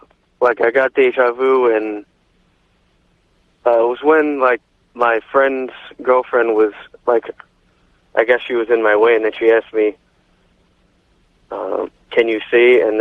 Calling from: Millville, New Jersey, United States; from Millville, New Jersey.

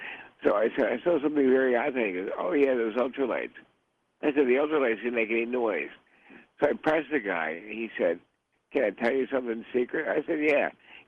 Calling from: New Jersey, United States; No, I'm calling from New Jersey.

